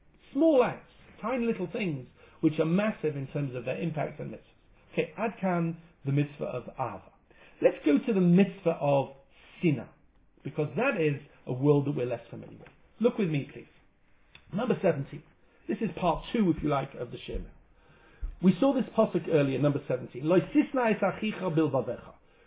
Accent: England, United Kingdom; it's not a question of, I'm English.

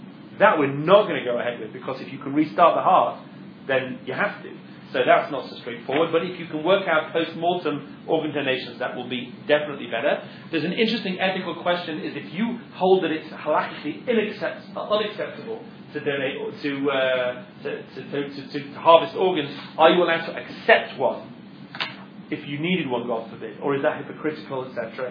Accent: England, United Kingdom; because I'm English, and I was living in England in the 1980s

